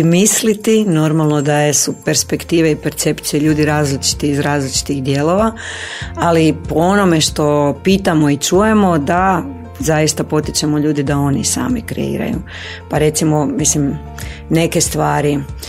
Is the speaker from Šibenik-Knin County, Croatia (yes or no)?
no; Rijeka, Primorje-Gorski Kotar County, Croatia; a ja sam Riječanka, ja čak i ne znam slovenski